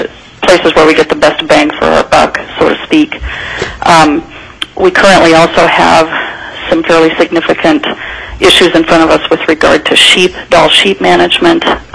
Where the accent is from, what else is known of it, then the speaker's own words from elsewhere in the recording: Fairbanks, Alaska, United States; I'm a lifelong Alaskan, born and raised in Fairbanks